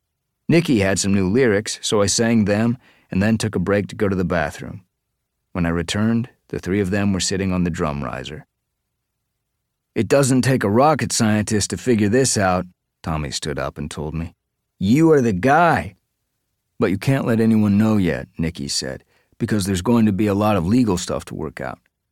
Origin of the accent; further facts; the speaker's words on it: Philadelphia, Pennsylvania, United States; I had been in more than 50 cover bands in my hometown of Philadelphia, so I knew all the covers they did.